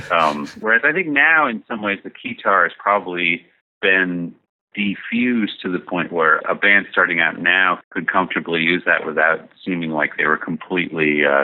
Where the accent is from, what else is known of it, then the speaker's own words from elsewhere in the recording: Lincoln, Massachusetts, United States; Well, we grew up in New England where we were in an accordion free zone pretty much. There were no ethnic traditions in Lincoln, Massachusetts that included the accordion.